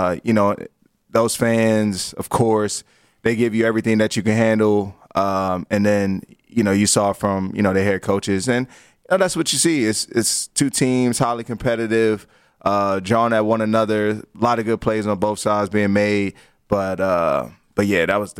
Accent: Washington, District of Columbia, United States; We were playing Washington. You know, that's my hometown.

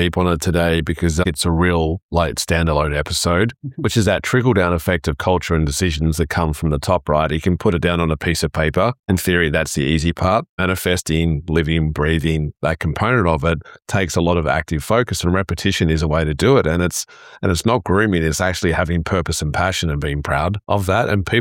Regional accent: Australia; moved away; I'm Australian, but I've been here since 2012.

